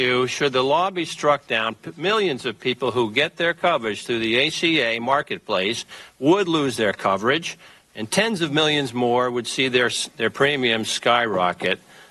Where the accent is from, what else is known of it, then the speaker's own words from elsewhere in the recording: Pennsylvania, United States; 750,000 people in my home state of Pennsylvania who have coverage under the Medicaid expansion